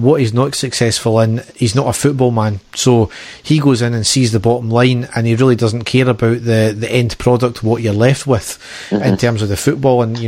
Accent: Stirling, Scotland, United Kingdom; Stirling.

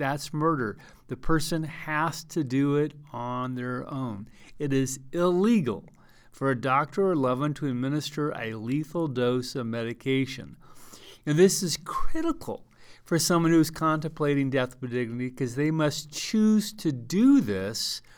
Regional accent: Colorado, United States; Colorado, my home state, legalized death with dignity

